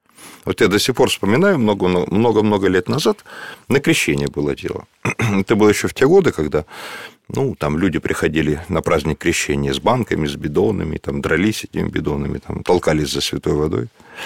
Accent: Russia; Вот ледоход, да, большая река, вот я вырос на Ангаре.

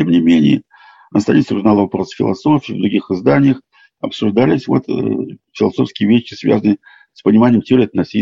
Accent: Moscow, Russia; born there; я родился в Москве сам уже в 32 году. Вот так что вот мама и папа, они выходцы из Владимирской области, оба из разных.

